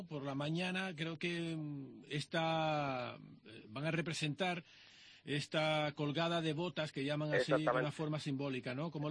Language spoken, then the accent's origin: Spanish; Canary Islands, Spain; accent: Canarian; historias nuestras, ¿no?, historias de Canarias con nuestro acento